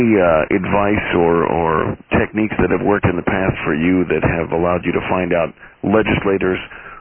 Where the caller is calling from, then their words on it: Arizona, United States; Hi. I'm calling you from Arizona, and we obviously are very familiar with CCA here in Arizona.